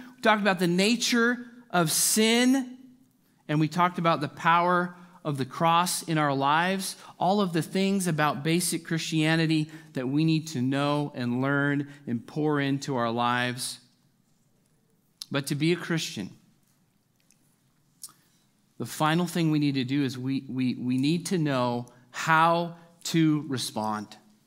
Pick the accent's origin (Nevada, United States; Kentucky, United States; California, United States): California, United States; Lodi; now in Bentonville, United States; I was living in my hometown of Lodi, California. I don't know if you've ever been there. Lots of vineyards, also cows, flatlands. But I loved growing up there.